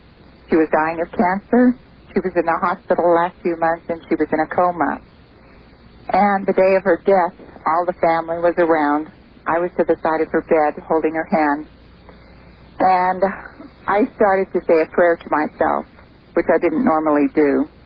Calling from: Truckee, California, United States; I'm calling from Truckee, California.

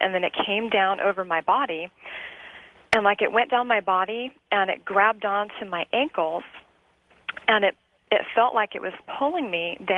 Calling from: Omaha, Nebraska, United States; I am calling from Omaha, Nebraska.

